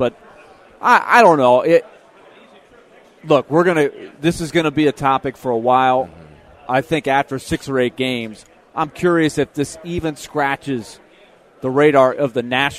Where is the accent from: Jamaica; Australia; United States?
United States; Boston, Massachusetts; born there; I was born in Boston.